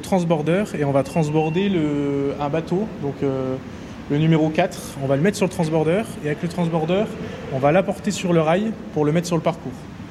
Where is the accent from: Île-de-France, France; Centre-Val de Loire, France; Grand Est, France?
Grand Est, France; Ah non, moi je suis de Haute-Marne, j'habite près de Chaumont.